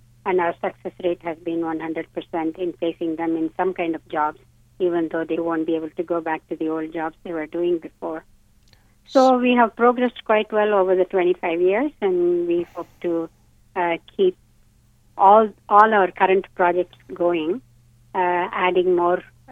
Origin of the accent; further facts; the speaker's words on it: India; so we started this in India, where I'm from